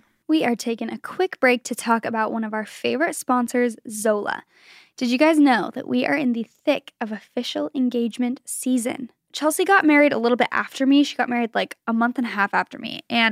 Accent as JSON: {"language": "English", "country": "Germany", "said": "I'm from Germany, and here it is very normal to set up the tree on Christmas Eve or just a couple of days before."}